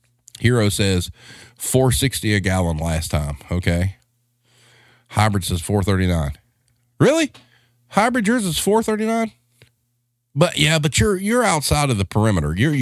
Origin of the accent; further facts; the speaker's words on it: the South, United States; But I think this will be better because we're from the South, and I think it's more our people.